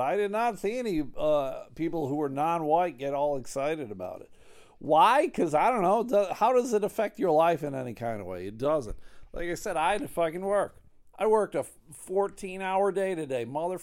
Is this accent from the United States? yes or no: yes; Buffalo, New York, United States; I'm originally from Buffalo, New York.